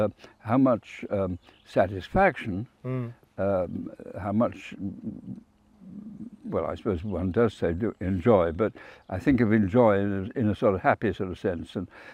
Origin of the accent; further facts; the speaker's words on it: Wales, United Kingdom; I was brought up in South Wales